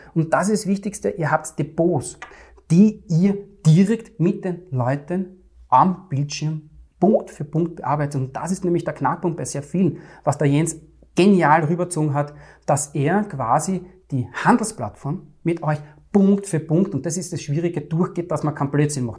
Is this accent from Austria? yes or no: yes; Vienna, Austria